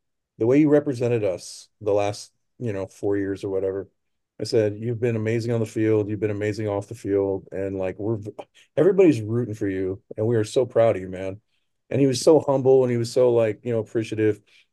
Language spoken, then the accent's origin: English; Seattle, Washington, United States; I go, I'm from Seattle, brother.